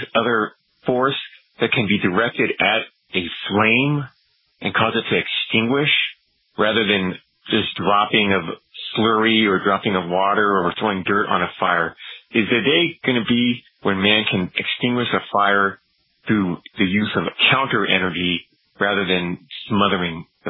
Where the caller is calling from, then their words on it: Atlanta, Georgia, United States; from Atlanta, Georgia, and I listen on TalkStream Live.